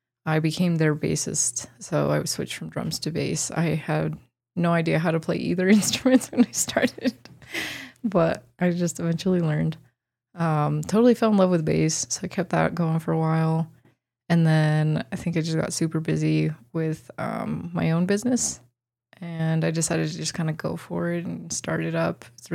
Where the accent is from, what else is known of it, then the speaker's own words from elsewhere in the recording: Leadville, Colorado, United States; also born or lived in Mexico; So I was born in Mexico, raised in Leadville, Colorado.